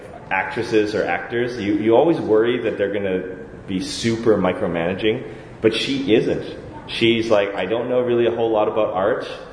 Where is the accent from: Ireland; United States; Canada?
Canada; Toronto, Ontario; I'm from Toronto